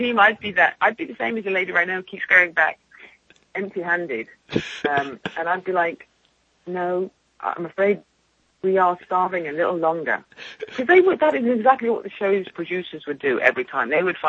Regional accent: England, United Kingdom; And, of course, being ultra English, because I just thought it was funny

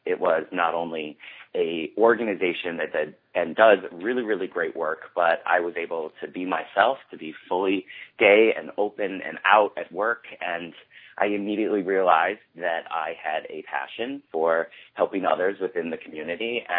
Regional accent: Ohio, United States; That is my hometown. I used to go to Cedar Point in the summertime. We had season passes as kids once I was a teenager.

